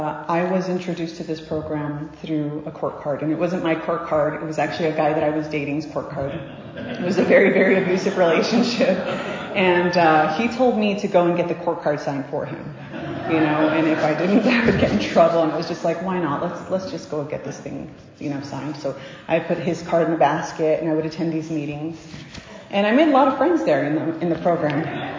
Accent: Pasadena, California, United States; I am from Pasadena. I have a home group there.

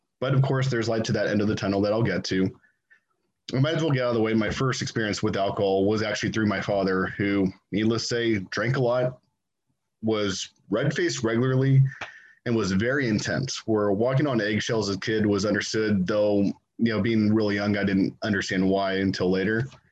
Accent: Grover Beach, California, United States; I was born and raised here in Grover Beach, California, in San Luis Obispo County on the Central Coast, for those of you who aren't familiar with the area.

